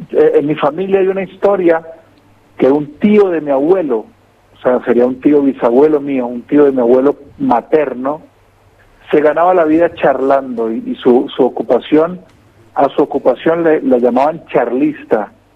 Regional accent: Ibagué, Tolima, Colombia; Yo vengo de Ibagué, que es capital musical de Colombia

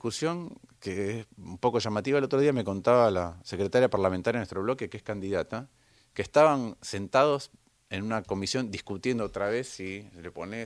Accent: Buenos Aires, Argentina; O sea, lo digo como porteño

